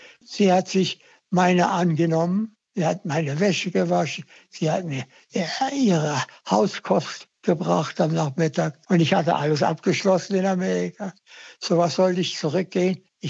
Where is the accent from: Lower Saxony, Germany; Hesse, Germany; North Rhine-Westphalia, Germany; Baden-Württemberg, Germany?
Lower Saxony, Germany; born there; Und auch hier in Ostfriesland, der Bürgermeister und das Dorf, wo ich geboren bin.